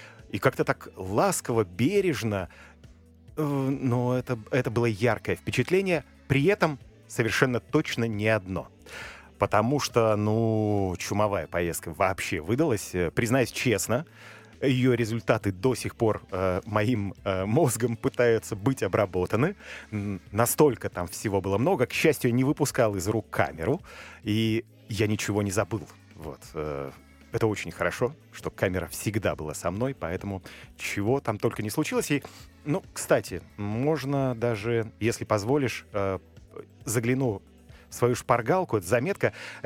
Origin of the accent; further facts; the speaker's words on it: Urals, Russia; я изначально с Урала, я нормально, не из мерзливых